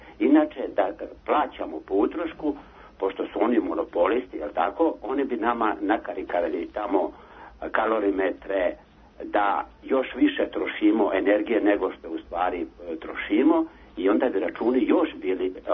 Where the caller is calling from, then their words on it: Belgrade, Serbia; iz Beograda sam